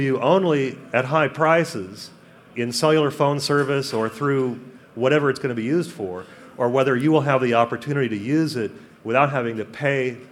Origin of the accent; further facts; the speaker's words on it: Washington, District of Columbia, United States; That's absolutely the case, but I'm from Washington, D.C., and nobody pays attention to things that make the society richer.